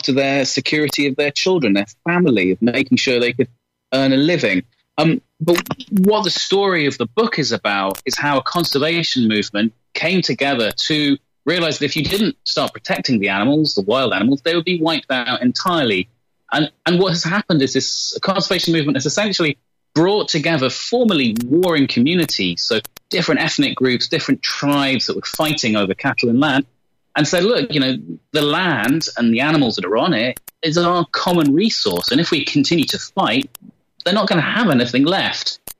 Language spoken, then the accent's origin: English; United Kingdom; Well, I'm a British journalist, and I've been working as a foreign correspondent in across Africa for a decade and a half.